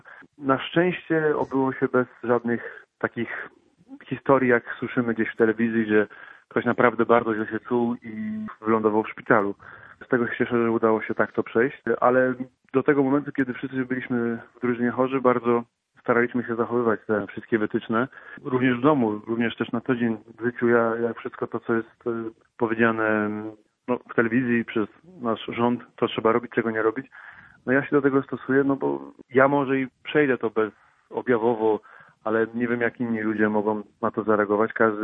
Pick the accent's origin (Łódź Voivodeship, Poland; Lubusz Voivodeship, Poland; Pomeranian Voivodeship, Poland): Pomeranian Voivodeship, Poland; Gdańsk; also born or lived in Gdynia; że to był w sumie przypadek, że się urodziłem w Gdyni, no bo całe życie mieszkałem i mieszkam w Gdańsku